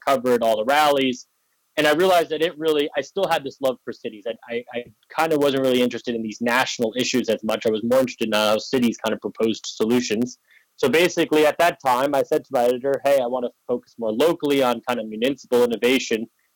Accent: Long Island, New York, United States; So I grew up on Long Island in New York, just out of New York City, kind of the original suburbs outside of New York City. My parents are both from New York, from the city itself, and basically, you know, I grew up in that community.

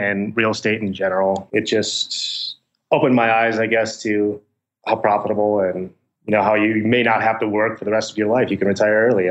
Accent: Minnesota, United States; Well, going into it, I came from Minnesota where I could find a duplex.

